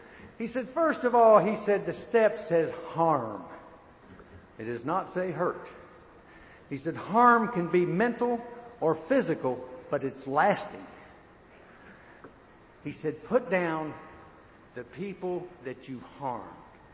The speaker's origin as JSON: {"language": "English", "region": "West Virginia", "country": "United States", "tie": "born or raised there", "said": "when I was 18 years old, I was walking down the streets of my hometown, and we had speakeasies in. West Virginia was a dry state."}